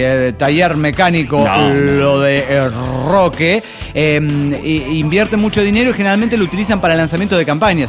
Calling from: Orange, California, United States; de Orange, California.

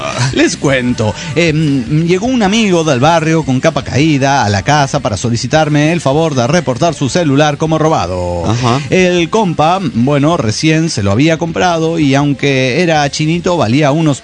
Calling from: San Luis Potosí, Mexico; de San Luis Potosí

